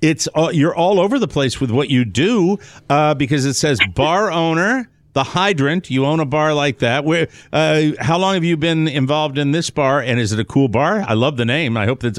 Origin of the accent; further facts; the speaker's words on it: Maine, United States; And I talk a lot about the summer community where I grew up in Maine.